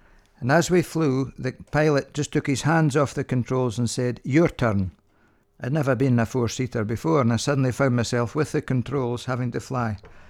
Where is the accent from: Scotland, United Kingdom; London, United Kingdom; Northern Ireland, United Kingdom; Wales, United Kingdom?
Scotland, United Kingdom; accent: Scottish; In my first ever return flight, I got upgraded to first class, apparently because of my Scottish accent.